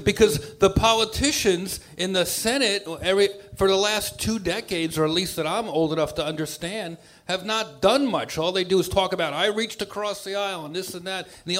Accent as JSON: {"language": "English", "region": "New York", "country": "United States", "tie": "born or raised there", "said": "I grew up in New York. I've known the guy a long time."}